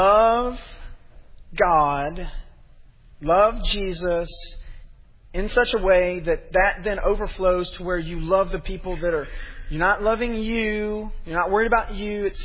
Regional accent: Memphis, Tennessee, United States; Listen, I'm from Memphis.

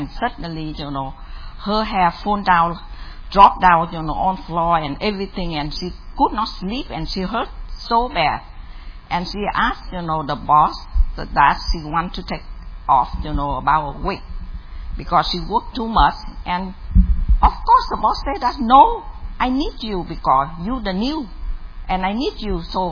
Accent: South Vietnam, Vietnam; First of all, I come from South Vietnam

